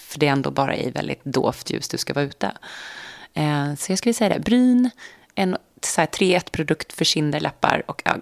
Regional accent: Sweden; now in New York, United States; Så den kan jag fortfarande tycka är rolig att gå i som svensk i New York. Men idag tycker jag att man hittar så himla mycket hemma i Sverige.

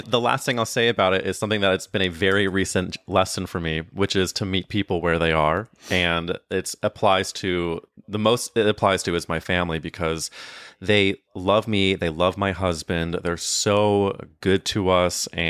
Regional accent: St. Louis, Missouri, United States; I grew up in Missouri in St. Louis, where there were obviously queer people everywhere

